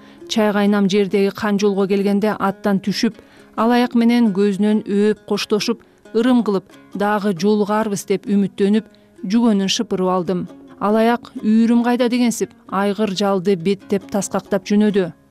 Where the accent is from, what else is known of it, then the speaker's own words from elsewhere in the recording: At-Bashy, Naryn Region, Kyrgyzstan; туулган айылым ат башыга келип жылкычы болдум